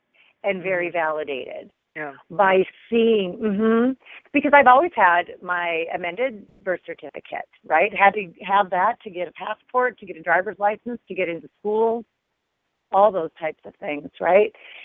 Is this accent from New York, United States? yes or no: no; Minnesota, United States; born there; And I wasn't. I was born in Minnesota